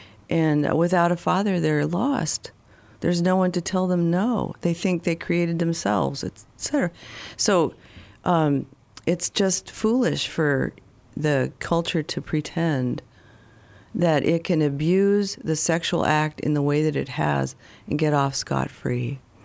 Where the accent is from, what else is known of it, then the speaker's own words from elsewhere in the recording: California, United States; I grew up in California, and I went to college in 1970, about an hour away from Haight-Ashbury